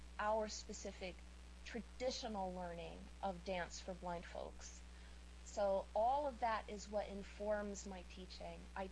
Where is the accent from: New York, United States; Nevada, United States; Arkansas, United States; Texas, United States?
New York, United States; New York City; I am not British. I am a New Yorker. I live in Manhattan. I live in Sugar Hill in the heart of Harlem.